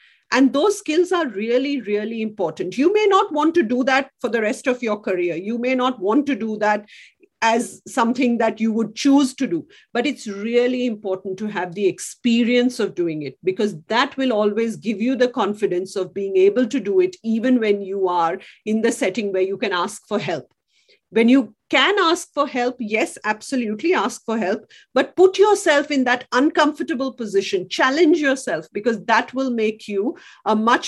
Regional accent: India; now in Australia; Cricket. I'm an Indian.

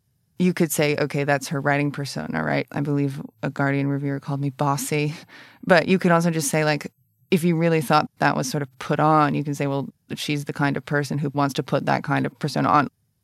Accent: Appalachia, United States; But I'm from Appalachia, so I can start doing it. I can start doing an accent

